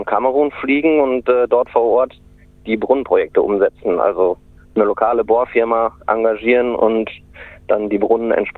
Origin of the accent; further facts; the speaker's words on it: Hamm, North Rhine-Westphalia, Germany; ich bin Ende September in meiner Heimatstadt in Hamm im Ruhrgebiet gestartet.